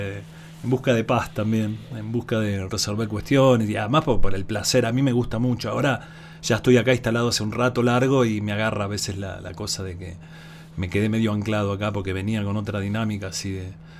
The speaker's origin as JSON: {"language": "Spanish", "region": "Buenos Aires", "country": "Argentina", "tie": "born or raised there", "moved": "as an adult", "said": "Yo soy oriundo de Buenos Aires, pero me fui hace 1000 años"}